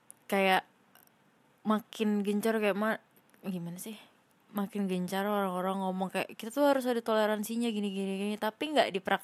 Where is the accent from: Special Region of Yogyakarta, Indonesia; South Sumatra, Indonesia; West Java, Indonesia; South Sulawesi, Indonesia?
Special Region of Yogyakarta, Indonesia; Padahal kampung halamanku loh, aku sedih.